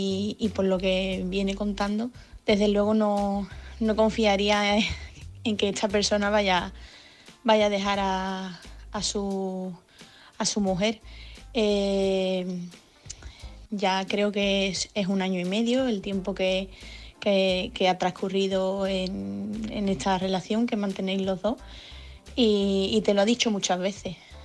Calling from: Seville, Andalusia, Spain; corresponsal de Sevilla

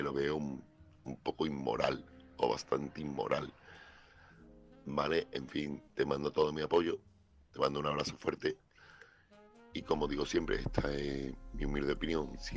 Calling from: Seville, Andalusia, Spain; corresponsal de Sevilla.

